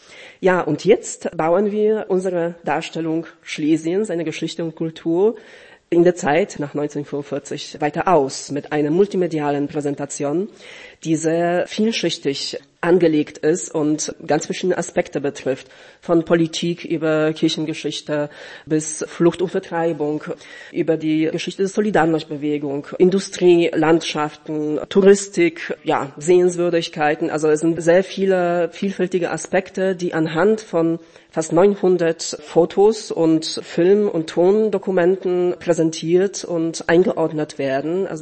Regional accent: Zielona Góra, Lubusz Voivodeship, Poland; ich stamme aus der Region, aus einer der nördlichsten Orte in Niederschlesien, aus Zielona Góra, Grünberg. Von daher bin ich mit der Region auch sozusagen persönlich privat verbunden.

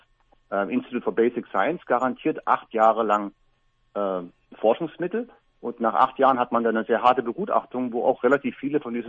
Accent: Germany; now in South Korea; meine Frau ist Amerikanerin, ich bin Deutscher.

